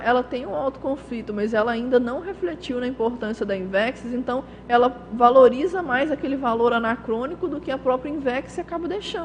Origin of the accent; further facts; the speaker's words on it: Minas Gerais, Brazil; Eu que sou de Minas Gerais, eu tenho propriedade para falar